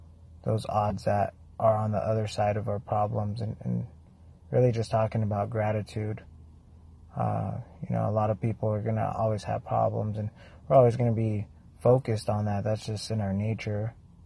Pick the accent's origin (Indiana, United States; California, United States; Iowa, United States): California, United States; San Diego; I'm originally from San Diego